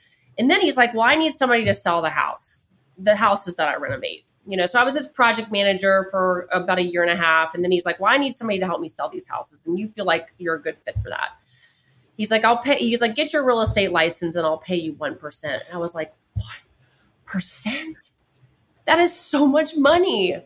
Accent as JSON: {"language": "English", "town": "New Orleans", "region": "Louisiana", "country": "United States", "said": "And I'm from New Orleans and we're very eclectic."}